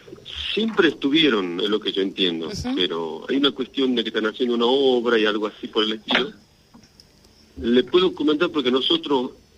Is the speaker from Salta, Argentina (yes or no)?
yes; Los Toldos, Salta, Argentina; born there; Yo soy nacido acá en Los Toldos, nativo.